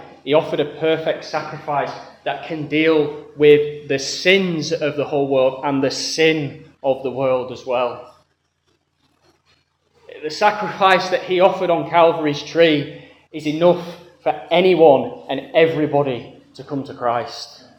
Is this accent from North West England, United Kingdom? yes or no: yes; Preston, North West England, United Kingdom; now in Birmingham, United Kingdom; I have to correct him, I'm from Preston, but I live in Birmingham.